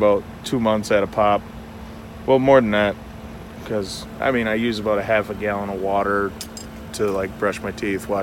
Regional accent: Appleton, Wisconsin, United States; Appleton, Wisconsin.

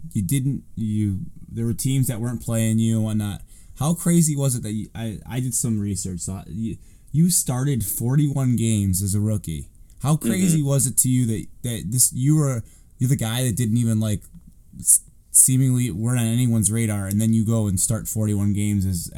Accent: Cleveland, Ohio, United States; We are from Cleveland, and you got to play for your hometown team

